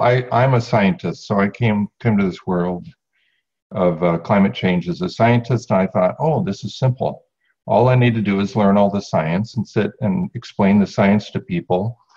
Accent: Minnesota, United States; I'm a scientist and I'm a Norwegian from Minnesota.

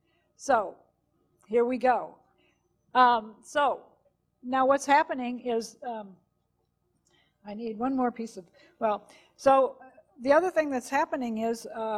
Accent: Chapel Hill, North Carolina, United States; from the Raleigh-Durham chapter, and I'm from Chapel Hill, North Carolina.

